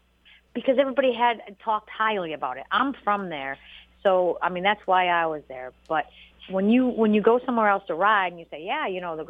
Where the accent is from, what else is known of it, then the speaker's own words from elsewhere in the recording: New England, United States; I'm from New England, so it's even more home.